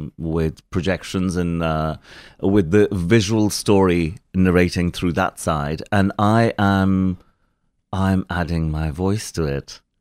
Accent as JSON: {"language": "English", "town": "Lahore", "region": "Punjab", "country": "Pakistan", "tie": "born or raised there", "also_born_or_lived": "Mumbai, India / Karachi", "lives_now": "United Kingdom", "said": "and then went to Lahore, more or less kind of grew up there. So I'd say about 18 years or more were spent in that one city."}